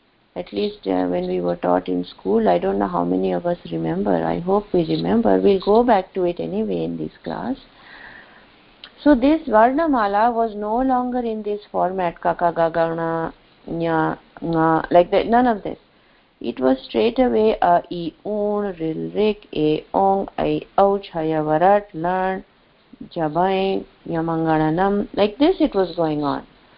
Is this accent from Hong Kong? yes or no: no; Bilaspur, Chhattisgarh, India; You know, Bilaspur happens to be also my hometown. So it is my Nani's place, my mother's place.